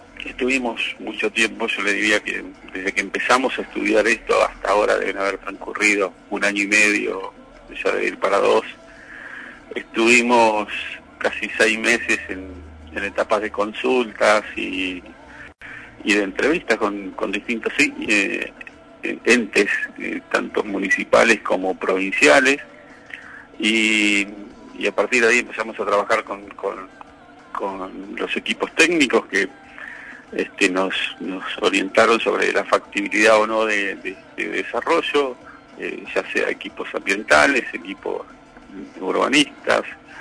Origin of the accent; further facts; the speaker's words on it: Villaguay, Entre Ríos, Argentina; Villaguay es mi ciudad natal